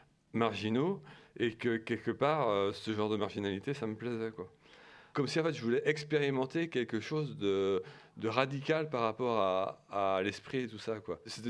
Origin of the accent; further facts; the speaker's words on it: Nantes, Pays de la Loire, France; born there; je suis né à Nantes, je suis né en 78